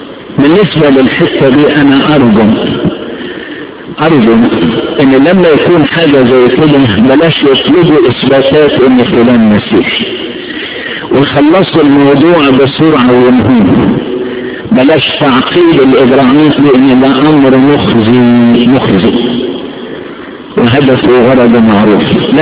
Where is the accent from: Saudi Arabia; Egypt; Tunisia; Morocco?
Egypt; وأنا ما أحبش بلدنا مصر، بلدنا مصر اللي بعتبرها أعظم بلاد العالم